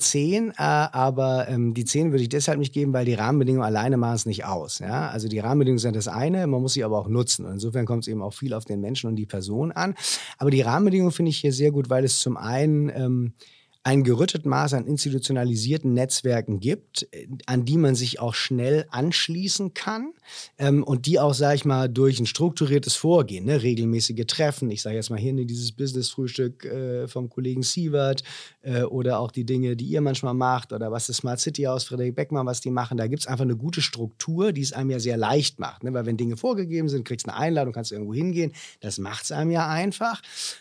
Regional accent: Southern Germany, Germany; now in Osnabrück, Germany; Man muss sich zum Grünkohlessen zwingen, aber das kriegt man als Süddeutscher auch hin.

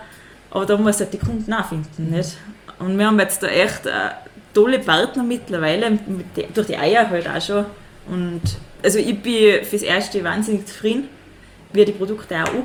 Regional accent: Sankt Johann in Tirol, Tyrol, Austria

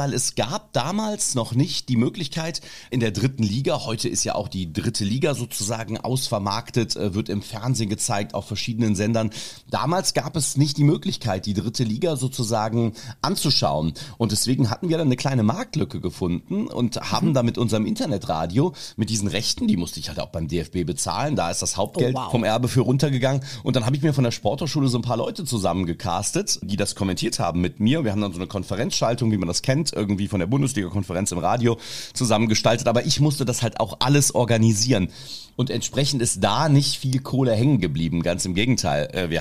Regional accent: Untereschbach, North Rhine-Westphalia, Germany; Es war dann auch im Bergischen Land, wo ich aufgewachsen bin, in Untereschbach, also im Rheinisch-Bergischen Kreis, ganz klar

